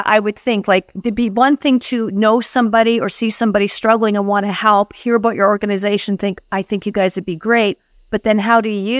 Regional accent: Canada; now in United States; I'm from Canada, so we have a little bit more of a break between Thanksgiving and Christmas.

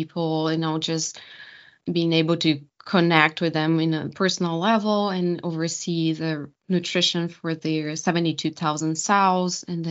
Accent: Brazil; the one thing that was really beautiful about my hometown and still is just the wine production. It's one of the biggest wine production areas in Brazil.

